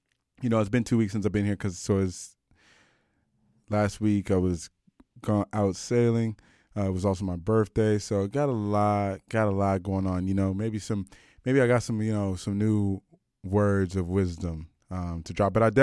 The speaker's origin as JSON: {"language": "English", "country": "United States", "said": "So, you know, I'm from America, and one of the things about Americans is that Americans don't know shit."}